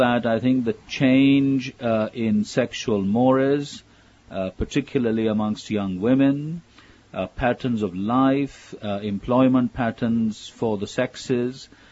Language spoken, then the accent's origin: English; Pakistan; is Muslim very largely, but I grew up in Pakistan, and I came to faith really through the work of a university chaplain.